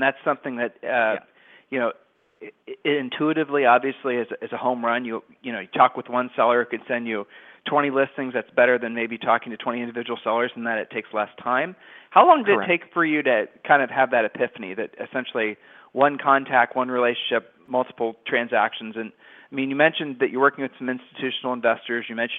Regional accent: Ohio, United States; I'm from Ohio, so I totally understand how kind of frustrating it is to read these headlines

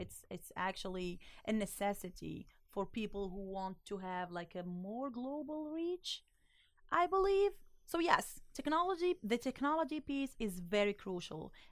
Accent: Morocco; now in United States; Everyone that I meet, especially here in the US, people are like, where are you from? And when I say Morocco, people are like, oh my God, I like the food.

